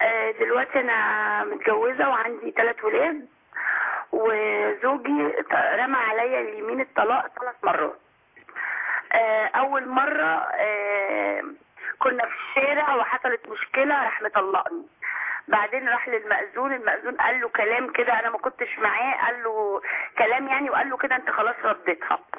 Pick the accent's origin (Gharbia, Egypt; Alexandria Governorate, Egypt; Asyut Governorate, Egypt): Alexandria Governorate, Egypt; Alexandria; عشان انا من اسكندريه